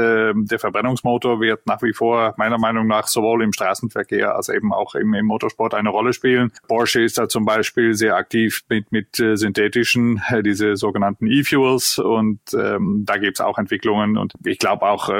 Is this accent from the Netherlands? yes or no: yes; Netherlands; German is a second language; now in Germany; Ich bin Niederländer, wie man unschwer erkennen kann. Wohne seit 16 Jahren in Deutschland.